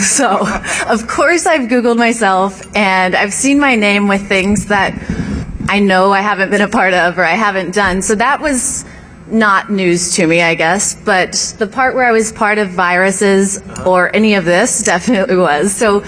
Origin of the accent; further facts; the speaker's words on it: Texas, United States; I'm from Texas, a small town in Texas